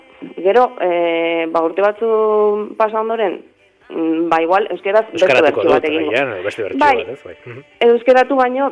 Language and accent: Basque; Lazkao, Basque Country, Spain; Eta ba, zor hori ba, nire herrian, Lazkaon ordaindu nahi dut